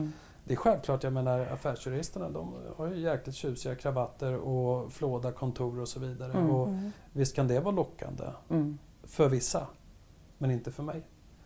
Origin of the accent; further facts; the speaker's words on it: Örebro, Örebro County, Sweden; jag är andra generationens invandrare. Jag är uppvuxen i Sörbängen i Örebro.